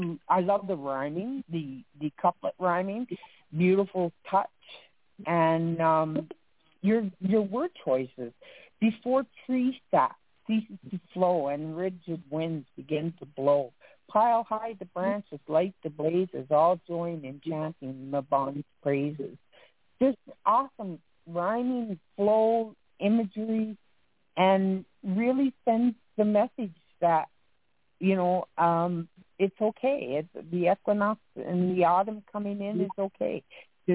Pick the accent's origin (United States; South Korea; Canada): Canada; Atlantic Canada; I grew up on ice. I grew up in Atlantic Canada where the days were extremely short in the winters.